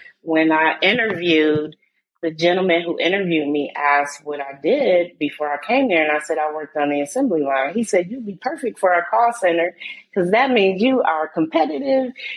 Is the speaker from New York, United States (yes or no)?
yes; New York, United States; So definitely a New York Knicks fan. I didn't have a choice. That was the home team, right? Even though I was 5 hours away from them.